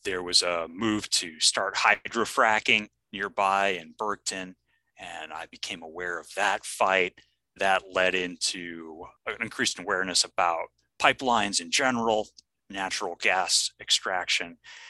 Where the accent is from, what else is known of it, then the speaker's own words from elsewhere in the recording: New York, United States; I grew up in Western New York State, in a very rural part of the state.